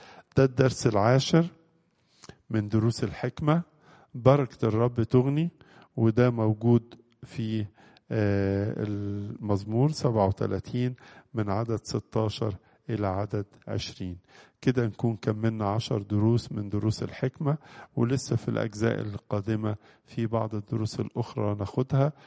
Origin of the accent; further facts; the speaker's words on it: Egypt; إن بلادنا مصر بالذات